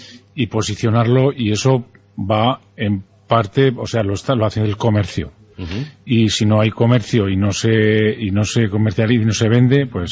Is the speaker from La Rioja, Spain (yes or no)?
yes; La Rioja, Spain; now in Milagro, Spain; aunque llevo 30 años en Milagro y me siento de Milagro, es el segundo pueblo donde más he vivido, más que en mi pueblo, que soy riojano, vengo del sector de la viña